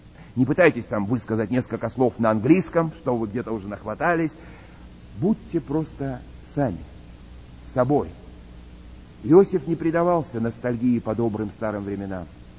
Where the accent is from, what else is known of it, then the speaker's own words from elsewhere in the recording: Vorkuta, Komi Republic, Russia; Родился я в Воркуте, вырос там. Я продукт Воркуты, извините меня.